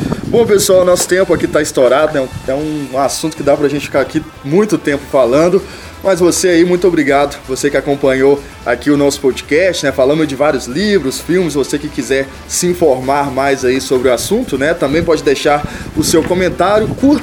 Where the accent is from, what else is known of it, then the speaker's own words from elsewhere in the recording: Minas Gerais, Brazil; eu que sou da região de Venda Nova, né, tem a estação que tem o ônibus direto, né?